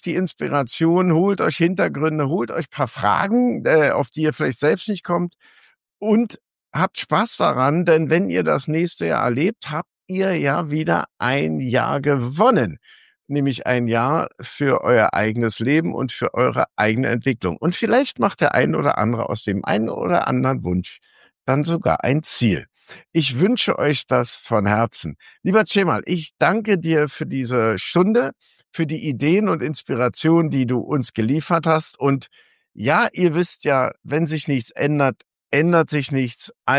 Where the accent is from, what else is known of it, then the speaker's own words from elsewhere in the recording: Berlin, Germany; ich so als Berliner